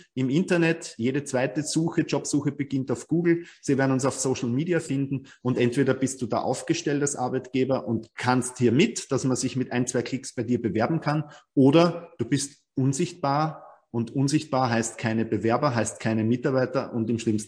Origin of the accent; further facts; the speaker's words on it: Vienna, Austria; ich komme aus Wien, aus Österreich.